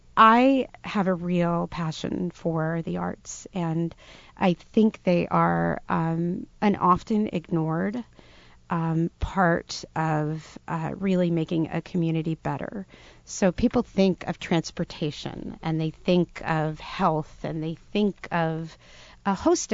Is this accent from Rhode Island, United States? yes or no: yes; Providence, Rhode Island, United States; So I grew up right around Providence.